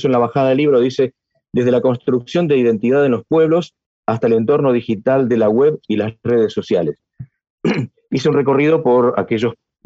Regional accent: Patagonia, Argentina; zonas de la Patagonia, que yo conozco muy bien porque soy patagónico

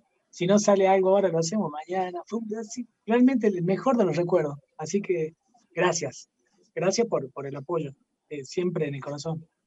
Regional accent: Jujuy, Argentina; Somos jujeños, como decía hace rato, amamos el lugar donde hemos nacido. De hecho, elegimos vivir acá también.

